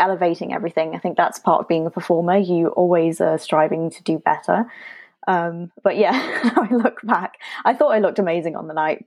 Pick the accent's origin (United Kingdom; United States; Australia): United Kingdom; North East England; moved away as an adult; now in London, United Kingdom; Originally, I'm from the Northeast, but I moved to London a few years ago